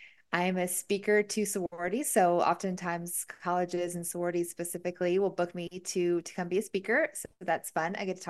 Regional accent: the South, United States; people say I talk really fast and I'm from the South

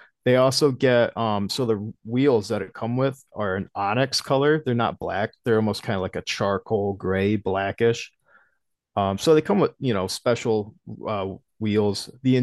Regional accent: New York, United States; So I'm from New York. Okay. And as far as where I use my truck, you know, I'm in upstate New York and it's not really the city. We're out in country, you know, land.

